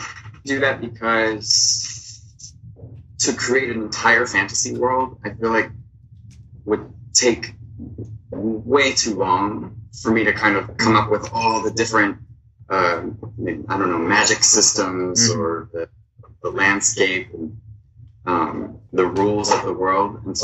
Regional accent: California, United States; moved away as an adult; also born or lived in Japan; I went to a very small school in San Diego. I'm from Southern California.

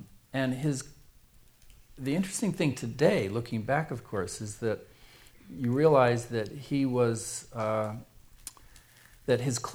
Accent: Cairo, Cairo Governorate, Egypt; English is a second language; when I was growing up in Cairo, he and I lived in the same neighborhood. Same very upper-class neighborhood called Mahdi, suburb south of Cairo, right on the Nile River.

